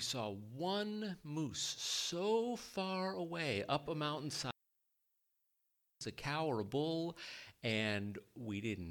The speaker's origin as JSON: {"language": "English", "town": "Anchorage", "region": "Alaska", "country": "United States", "tie": "born or raised there", "said": "So Alita mentioned that I was born and raised in Anchorage"}